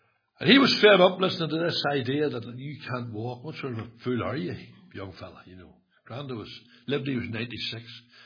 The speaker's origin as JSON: {"language": "English", "region": "Northern Ireland", "country": "United Kingdom", "tie": "born or raised there", "said": "I was born in Taggart Bay. Yes, you've heard of the Shankill, I'm sure, in Sandy Row. Well, the bay is the most loyal part of all, said I. And I was born and raised there."}